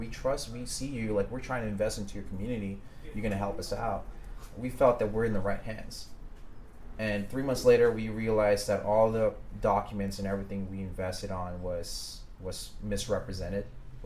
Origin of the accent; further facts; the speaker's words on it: Philippines; You know, I came from Philippines. I came from a place where I never even had anything.